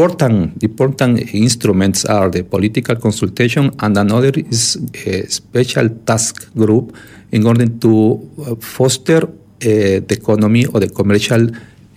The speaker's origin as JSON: {"language": "English", "country": "Ecuador", "lives_now": "Indonesia", "said": "when I came from Ecuador to Indonesia, I spent 3 days."}